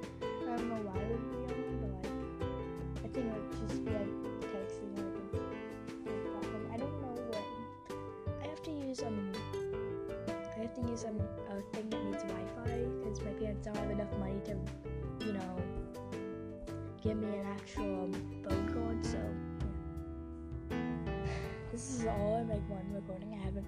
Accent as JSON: {"language": "English", "country": "United States", "said": "If you can't tell, I'm American."}